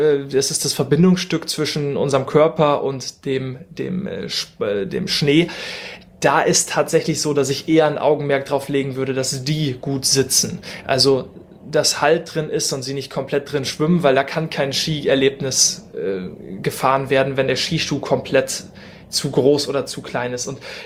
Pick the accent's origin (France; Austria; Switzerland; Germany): Germany; North Rhine-Westphalia; Ich komme auch aus Mitteldeutschland, wie ihr hört, also Sauerland.